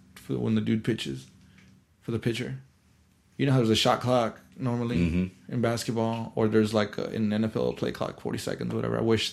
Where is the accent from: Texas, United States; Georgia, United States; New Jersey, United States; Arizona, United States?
Texas, United States; Del Rio; So, yes, I'm a Spurs fan because I'm from Del Rio.